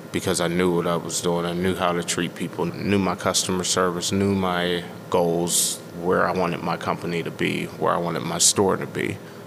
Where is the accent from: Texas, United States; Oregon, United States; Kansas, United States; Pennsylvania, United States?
Pennsylvania, United States; Wilkinsburg; Like I said, I grew up in Wilkinsburg, and that's how my police officers were then.